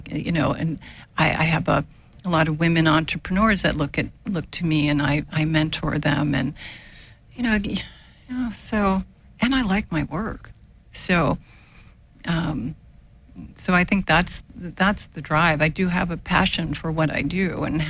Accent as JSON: {"language": "English", "region": "New Jersey", "country": "United States", "tie": "born or raised there", "said": "Yes, South Jersey, not far from Atlantic City."}